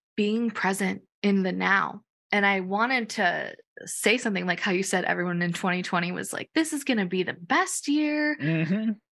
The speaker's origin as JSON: {"language": "English", "region": "Arizona", "country": "United States", "tie": "born or raised there", "said": "But, you know, I grew up in Arizona, so yeah, go Cardinals."}